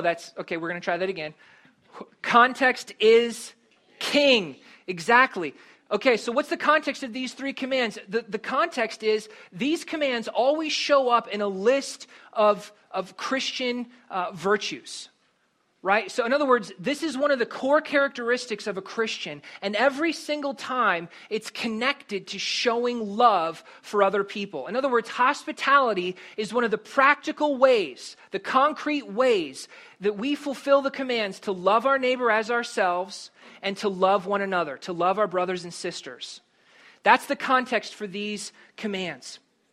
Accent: Milroy, Minnesota, United States; I grew up in Minnesota, and when I was a kid, this happened.

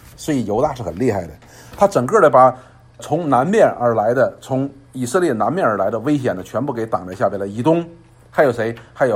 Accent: Northeast China, China; 驴呢我们东北人一般说谁说哪个男孩子不好，像驴一样就是乱踢乱蹬嘛

